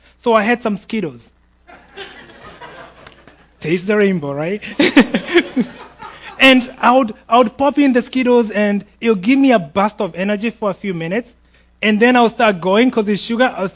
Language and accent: English; Kenya; Ma, I'm tough, you know. I'm Kenyan, I got this, right?